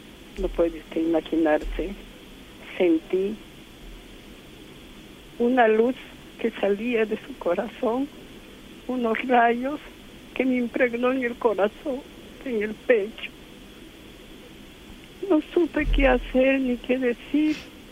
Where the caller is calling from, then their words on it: Lima, Peru; De acá de Lima, de Surco.